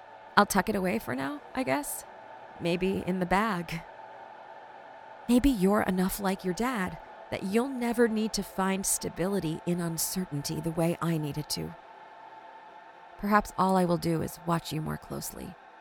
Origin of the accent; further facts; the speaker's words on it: Utah, United States; Whenever anyone learns I grew up in Utah and asks, as they so often do, if I am Mormon, I never know what to answer, even still.